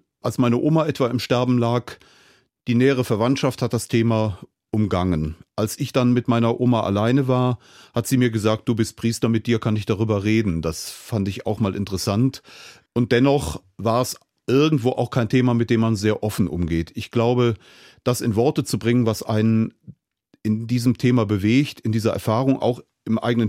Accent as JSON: {"language": "German", "town": "Cologne", "region": "North Rhine-Westphalia", "country": "Germany", "tie": "born or raised there", "said": "meine Heimatstadt komme, meine Geburtsstadt Köln, wo meine Mutter dann auch gestorben ist und begraben ist"}